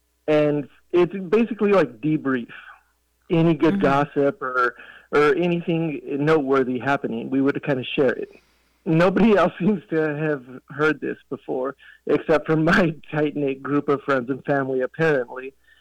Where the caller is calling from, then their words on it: El Paso, Texas, United States; I'm calling from Dallas by way of El Paso.